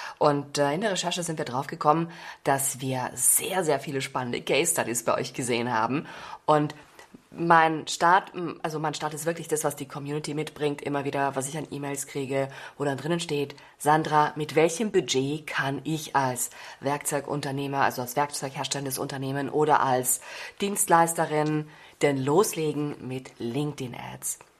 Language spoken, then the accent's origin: German; Austria; now in Munich, Germany; Ich bin Österreicherin und man hört es nicht so stark. Ich lebe in München, ne?